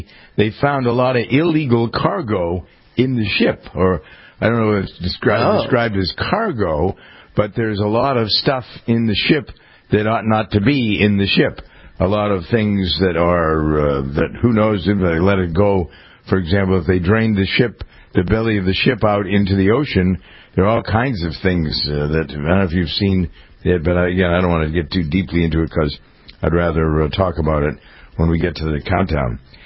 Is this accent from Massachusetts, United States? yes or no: yes; Framingham, Massachusetts, United States; if I were back in my home town of Framingham, about 92% of the sun would be gone.